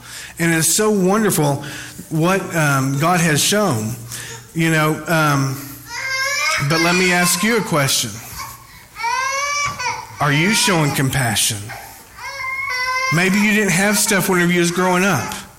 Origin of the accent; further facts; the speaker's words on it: Van Buren, Arkansas, United States; I grew up in Van Buren and I had no idea about this area, how much need is going on.